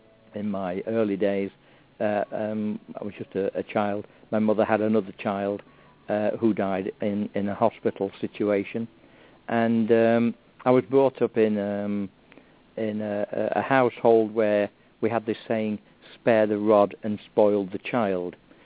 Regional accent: East Midlands, United Kingdom; born there; I was born here in the East Midlands of England 69 years ago to parents from a mismatched background.

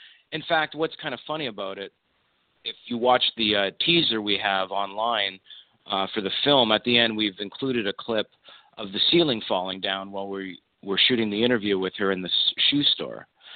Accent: Windsor, Ontario, Canada; also born or lived in Detroit, United States; where I grew up in Windsor and Detroit, probably similar to Milwaukee

